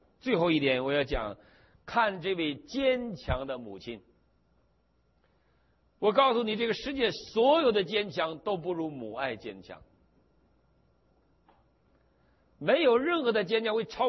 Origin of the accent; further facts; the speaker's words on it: Northeast China, China; 我们东北人睡在一个炕上